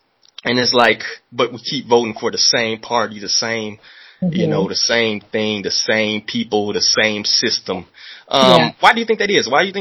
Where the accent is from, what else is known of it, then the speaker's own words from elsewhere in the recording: Chicago, Illinois, United States; I told you myself, I'm from Chicago, which has been like the bluest of the bluest areas in, you know, throughout history.